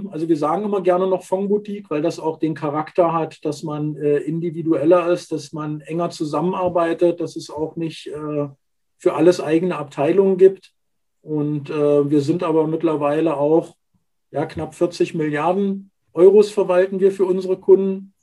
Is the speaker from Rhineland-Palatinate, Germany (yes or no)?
no; Magdeburg, Saxony-Anhalt, Germany; born there; Ich bin gebürtiger Magdeburger, habe dort also meine ersten beruflichen Schritte gemacht